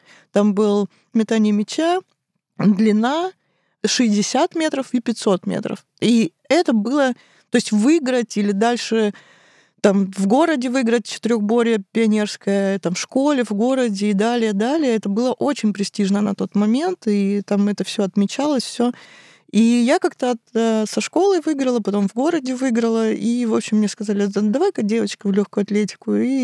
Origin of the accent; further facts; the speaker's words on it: Kislovodsk, Stavropol Krai, Russia; Я родилась, выросла в Кисловодске.